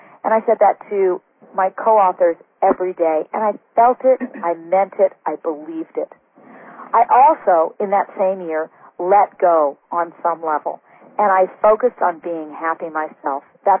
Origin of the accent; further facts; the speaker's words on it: California, United States; This was a very strange thing for a girl growing up in California to hear.